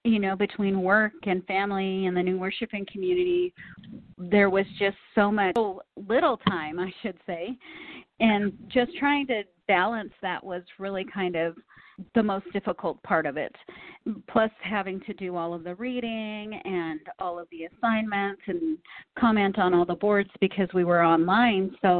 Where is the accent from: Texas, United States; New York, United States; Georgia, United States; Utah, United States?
Utah, United States; I think that growing up in Utah and having such a diversity around me, from Jehovah's Witnesses to the LDS, you start picking out there's good qualities in all of the religions.